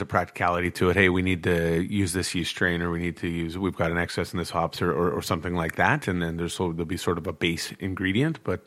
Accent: British Columbia, Canada; born or raised there; also born or lived in Toronto

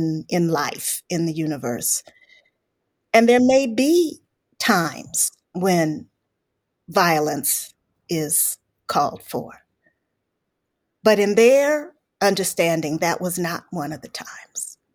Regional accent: Atlanta, Georgia, United States; because I grew up in Atlanta. Most of the family was in Chicago.

